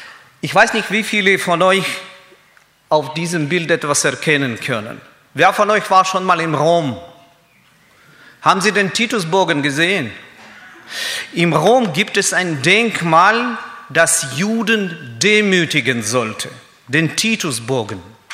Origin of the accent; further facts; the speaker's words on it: Kyiv, Ukraine; German is a second language; now in Leinfelden-Echterdingen, Germany; Ich komme ausgerechnet nicht aus Israel, sondern aus der Ukraine. Ich bin in der Stadt Kiew, Hauptstadt von der Ukraine, geboren und aufgewachsen. Eine Stadt mit damals 4,5 Millionen Bevölkerung. Eine riesige Metropole. Heute leben wir mit meiner Frau in Leinfelden-Echterdingen.